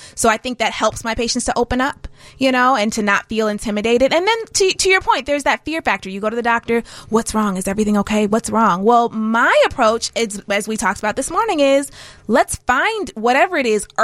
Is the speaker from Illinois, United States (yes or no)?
yes; Chicago, Illinois, United States; So I'm born and raised in Chicago, South Side in the house.